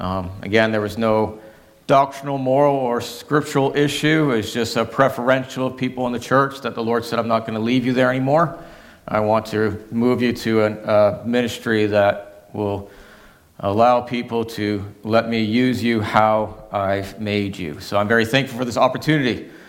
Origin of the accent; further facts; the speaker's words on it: Canada; accent: Canadian; I was originally born in Canada. That's where I was born, so I'm Canadian by birth, so you'll hear a few odd words, a little bit of an accent coming out. The Canadian is still in me. But I was born in Canada, lived there whole life